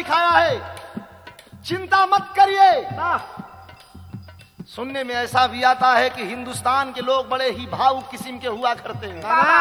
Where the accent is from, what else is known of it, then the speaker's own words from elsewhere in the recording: Vrindavan, Uttar Pradesh, India; वही नदिया के तीरमा वृंदावन पड़ेला, गाजीपुर मजुई मोढ़वा से 4-5 किलोमीटर पड़ेला, वही वृंदावन का रहे वाला।